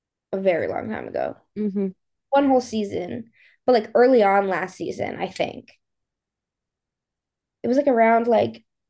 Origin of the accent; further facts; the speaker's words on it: Connecticut, United States; accent: Connecticut; Yeah, you got Buffalo accent, I got a Connecticut accent.